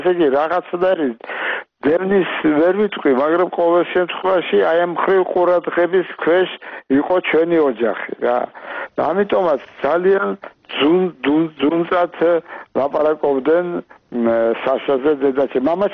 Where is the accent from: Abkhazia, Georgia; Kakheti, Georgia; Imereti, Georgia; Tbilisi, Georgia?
Tbilisi, Georgia; born there; საშა წავიდა საფრანგეთში იმ სახლიდან, დღევანდელ ტაბიზის ქუჩიდან, სადაც მე დავიბადე. იმ სახლში დავიბადე, საიდანაც საშა წავიდა საფრანგეთში სასწავლებლად.